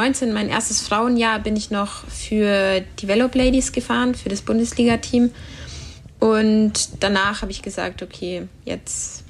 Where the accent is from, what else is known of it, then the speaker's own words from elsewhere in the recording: Eichstätt, Bavaria, Germany; Also ich komme aus Eichstätt.